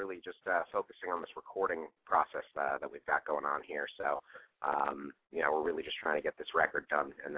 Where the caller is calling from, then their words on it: Manhattan, New York, United States; I'm calling in from my cell phone, actually. My apartment is in Manhattan.